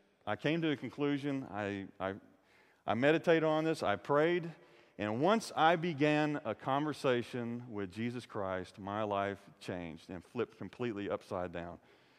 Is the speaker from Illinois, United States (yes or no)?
no; Fayetteville, Georgia, United States; also born or lived in Arizona; I was born in Arizona, but I didn't live there very long. I spent most of my life in Fayetteville, Georgia. I was there for 30 some odd years